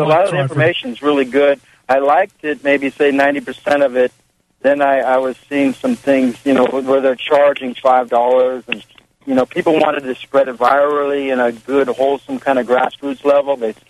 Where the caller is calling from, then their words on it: California, United States; I'm calling from California.